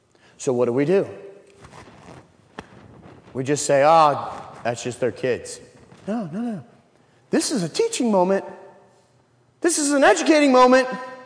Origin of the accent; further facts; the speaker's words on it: Illinois, United States; And so my wife's from Ohio, and since I'm from Illinois, University of Illinois has never been anything